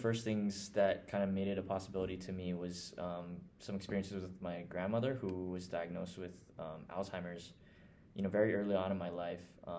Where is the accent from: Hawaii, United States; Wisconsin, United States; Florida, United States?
Hawaii, United States; Manoa; I grew up in Manoa and went to Manoa School for most of middle school and high school.